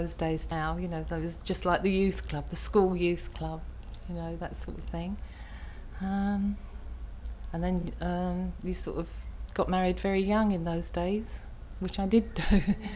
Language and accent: English; Dagenham, London, United Kingdom; I grew up in Dagenham in Essex, and it was good.